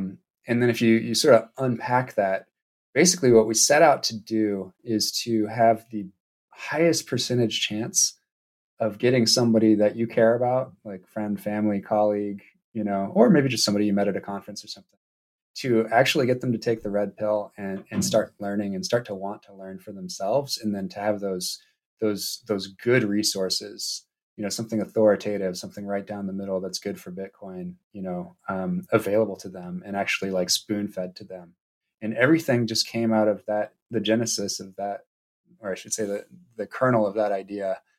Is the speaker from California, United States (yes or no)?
yes; California, United States; I was born in the Bay Area to parents that met on Haight-Ashbury, and I was basically raised on a commune until I was like eight, where there was no money.